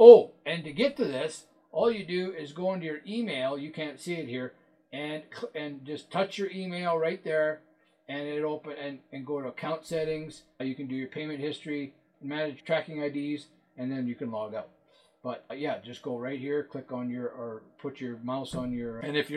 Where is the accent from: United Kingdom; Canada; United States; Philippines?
Canada; so now as a Canadian, we have to go in here